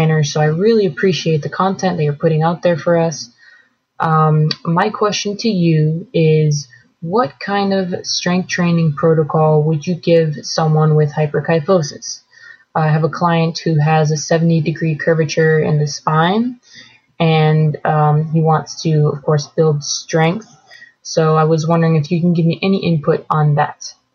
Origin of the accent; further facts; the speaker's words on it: Florida, United States; I'm from Florida.